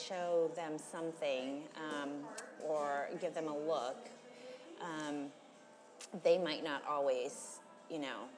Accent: San Francisco, California, United States; I grew up in San Francisco, so I never really left. I'm totally local.

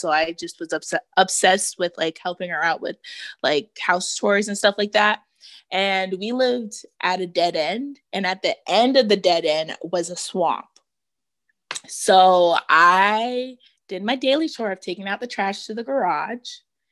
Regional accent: Mississippi, United States; born there; I was born in Mississippi, so...

